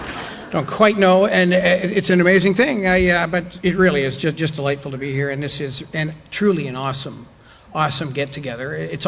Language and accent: English; Oakville, Ontario, Canada; My hometown is Oakville, Ontario. Oakville is about 40 minutes west of the downtown of Toronto.